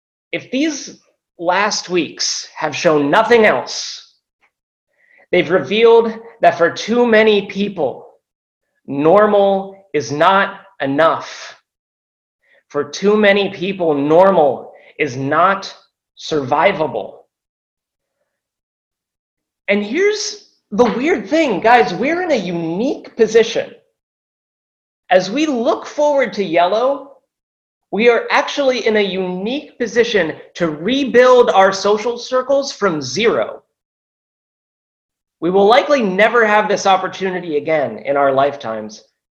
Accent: Philadelphia, Pennsylvania, United States; born there; I was born in South Philly. Years would pass, and then eventually my parents and myself moved back to central PA.

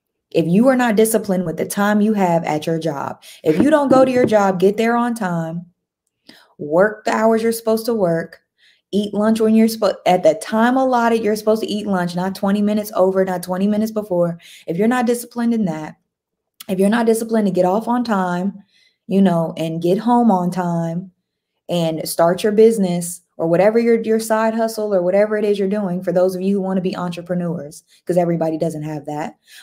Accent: United States; Like, I don't remember growing up in America and watching other countries like, oh, wow, look, they're innovative.

